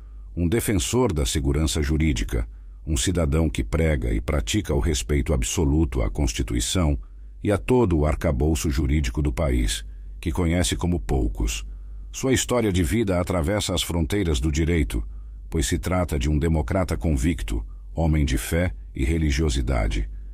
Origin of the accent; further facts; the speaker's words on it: Manaus, Amazonas, Brazil; Fui, sou e sempre serei um eterno apaixonado por Manaus, minha terra natal, pelo estado do Amazonas, pela Amazônia e pelo Brasil.